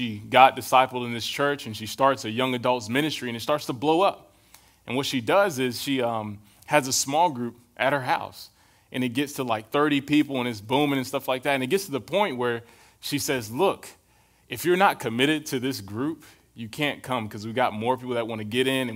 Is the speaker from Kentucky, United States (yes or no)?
no; Charlotte, North Carolina, United States; I'm like, what? What you mean? We're both from Charlotte.